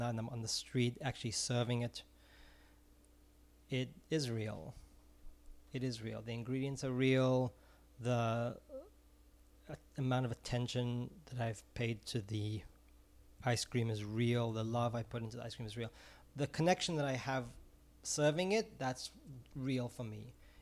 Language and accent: English; Israel; English is a second language; No, I'm originally from Israel.